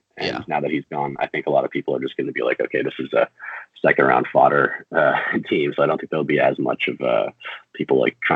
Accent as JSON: {"language": "English", "region": "Newfoundland and Labrador", "country": "Canada", "said": "I'm from Newfoundland originally"}